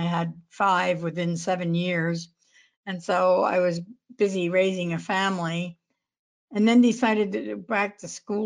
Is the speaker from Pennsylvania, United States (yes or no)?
yes; Pennsylvania, United States; So I grew up in Berks County, which is right next to Lancaster County, which is very heavily Pennsylvania Dutch.